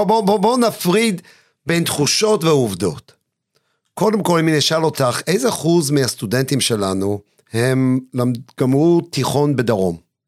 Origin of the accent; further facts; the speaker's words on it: United States; now in Israel; אני גדלתי באחד מהעיירות העניות ביותר בארצות הברית, שנגיד זה ארצות הברית אמריקה שאנשים לא באים במגע איתו, הייתי היהודי היחידי בכל התיכון